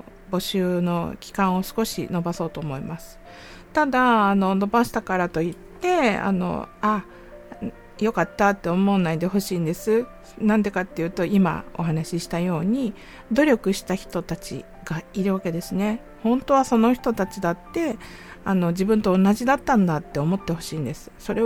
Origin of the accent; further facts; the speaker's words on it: Kansai, Japan; accent: Kansai dialect; 私ちょっと関西弁出てますけど